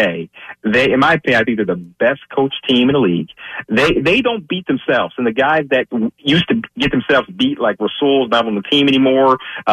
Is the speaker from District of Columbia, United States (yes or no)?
no; Philadelphia, Pennsylvania, United States; But, you know, I'm from Philadelphia, so I'm used to it, man.